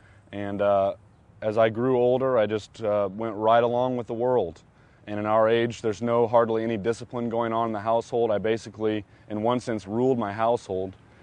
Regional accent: Columbia, Missouri, United States; I'm 22 years old, and I'm from Columbia, Missouri, in the United States here.

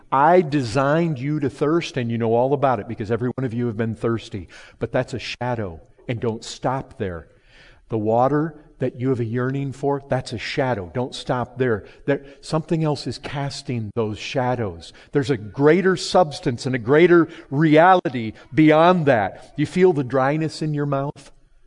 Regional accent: Paw Paw, Michigan, United States; moved away; I grew up in Michigan. You know what was back there? We lived on 8 acres, Pawpaw, Michigan.

